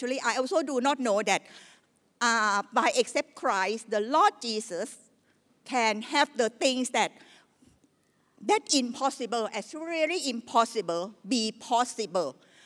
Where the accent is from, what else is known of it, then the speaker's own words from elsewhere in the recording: Thailand; accent: Thai; English is a second language; So bear with me if my English not that perfect, or my spelling, my talking, my accent is something like still as a local Thai lah, okay?